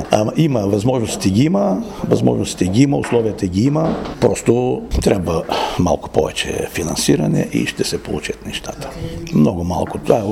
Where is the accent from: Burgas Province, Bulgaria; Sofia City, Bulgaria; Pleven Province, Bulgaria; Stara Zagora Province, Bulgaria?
Stara Zagora Province, Bulgaria; Kazanlak; понеже идвам от Казанлък